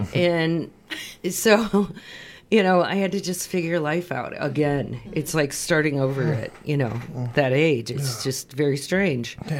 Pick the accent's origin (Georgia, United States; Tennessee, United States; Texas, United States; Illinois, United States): Illinois, United States; Chicago; because I'm originally from Chicago myself.